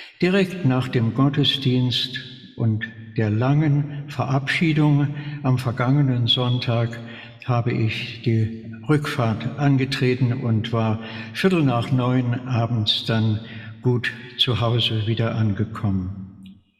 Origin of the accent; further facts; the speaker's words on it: Saxony, Germany; denen ich begegnen werde im schönen Erzgebirge meiner Heimat.